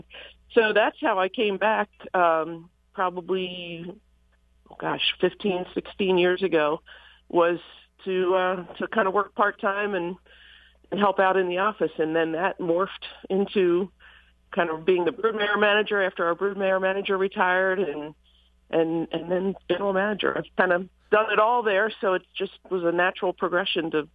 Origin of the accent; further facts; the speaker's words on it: Bel Air, Maryland, United States; And I grew up in Bel Air, right, you know, near Country Life.